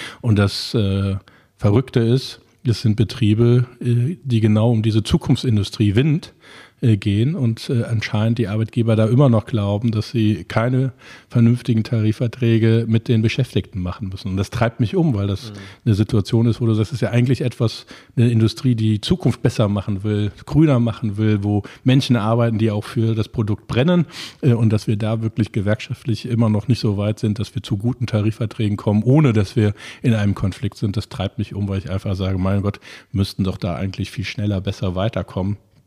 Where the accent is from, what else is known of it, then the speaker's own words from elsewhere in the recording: Cologne, North Rhine-Westphalia, Germany; ich bin ja gebürtiger Kölner